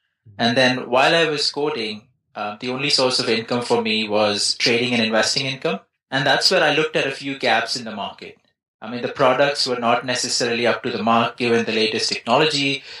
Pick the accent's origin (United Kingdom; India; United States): India; I'm originally from India, and one of the good things in India is that even during my school days, we had a little bit of coding.